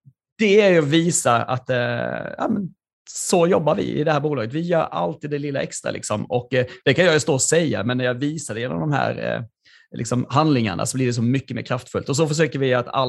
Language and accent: Swedish; Småland, Sweden; det är inte bara min småländska bakgrund som gör att man liksom älskar att vara liksom kostnadseffektiv